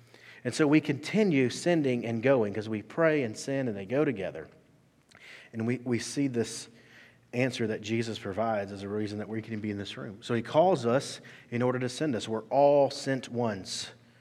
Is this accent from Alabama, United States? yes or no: yes; Alabama, United States; I grew up in South Alabama. I grew up in a small town that I don't even really tell people about. I grew up in a town that there was more livestock than people, and that's not a joke.